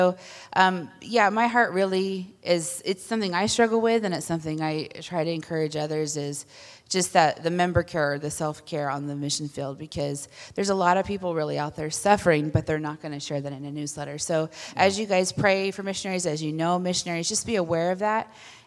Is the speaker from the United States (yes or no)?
yes; United States; I was raised here in America. I was raised with the wrong guns.